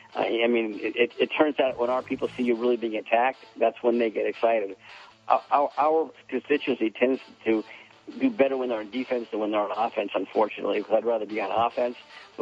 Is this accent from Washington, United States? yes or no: yes; Washington, United States; I am in some places, like my home state of Washington, where they're pushing an anti-gun ballot measure